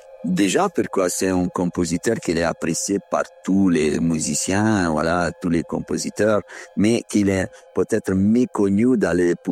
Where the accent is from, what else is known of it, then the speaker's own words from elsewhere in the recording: Tuscany, Italy; French is a second language; Oui, je suis toscan, de la Toscane. Voilà, de la ville de Giacomo Puccini. Hein. Je vis dans le village qui s'appelle Torre del Lago Puccini